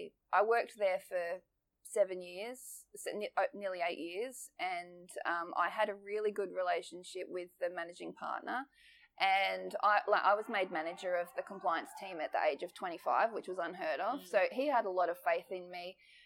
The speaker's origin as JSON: {"language": "English", "town": "Newcastle", "region": "New South Wales", "country": "Australia", "tie": "born or raised there", "said": "I grew up in near Newcastle, near Williamtown Air Base."}